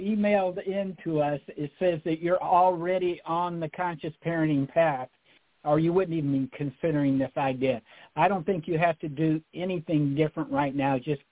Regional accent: Kentucky, United States; I was raised in Western Kentucky. I incarnated to Western Kentucky.

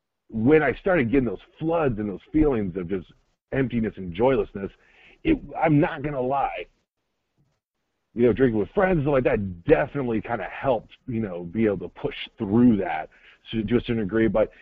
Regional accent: Atlanta, Georgia, United States; But long story short, I end up going to a school in Tennessee. I'm from Atlanta, so I go out there.

